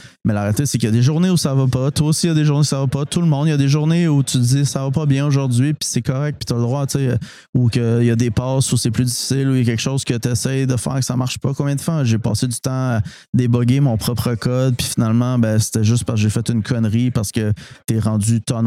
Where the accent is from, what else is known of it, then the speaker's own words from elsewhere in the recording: Montréal-Est, Quebec, Canada; j'ai grandi à Montréal-Est dans un milieu pas nécessairement. C'est très, très, très fortuné. J'ai grandi avec les gens dans la rue.